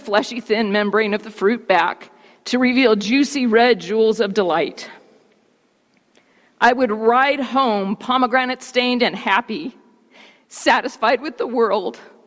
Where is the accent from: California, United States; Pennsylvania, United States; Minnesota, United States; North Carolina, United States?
California, United States; Sylmar; To be more precise, I grew up in Sylmar, a small suburban community so named for the Spanish for the sea of olives that grew there.